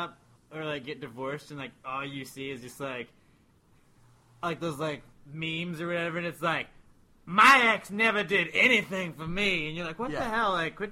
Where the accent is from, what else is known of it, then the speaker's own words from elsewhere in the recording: United States; Look, I'm American, and I'm focusing on playing real sports